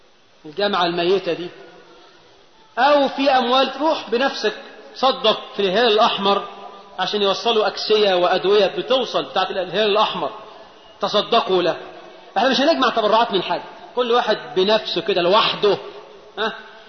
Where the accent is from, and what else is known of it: Egypt